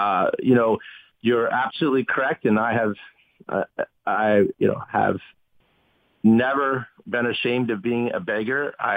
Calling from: Haiti; Yes, I'm calling you from Haiti.

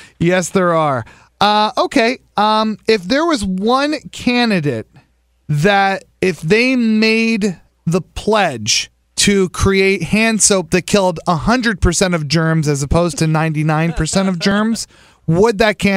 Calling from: California, United States; I'm calling from California.

